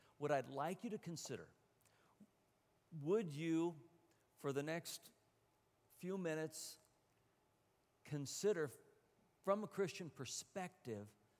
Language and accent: English; Oregon, United States; So we used to go swimming where I grew up in the McKenzie River